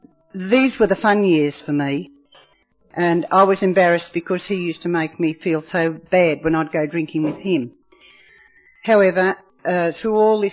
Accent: New South Wales, Australia; And I come from the Manning area.

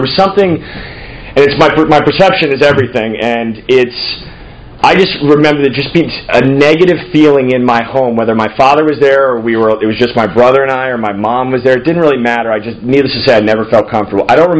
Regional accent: Connecticut, United States; born there; so I was born in 1979 in Connecticut

